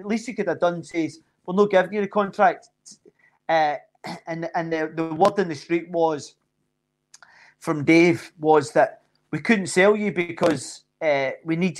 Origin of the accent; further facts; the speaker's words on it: Scotland, United Kingdom; I'm Scottish.